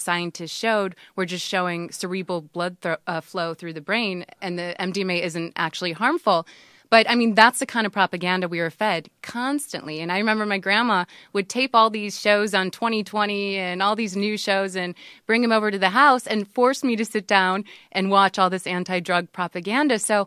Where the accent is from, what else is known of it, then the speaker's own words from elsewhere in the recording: Midwest, United States; Because I grew up in the Midwest, Joe, and we were fed, talk about propaganda.